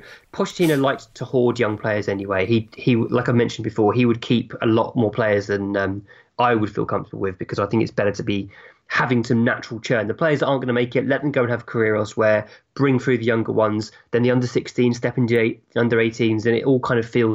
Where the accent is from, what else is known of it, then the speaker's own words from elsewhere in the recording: Hemel Hempstead, East of England, United Kingdom; Hemel Hempstead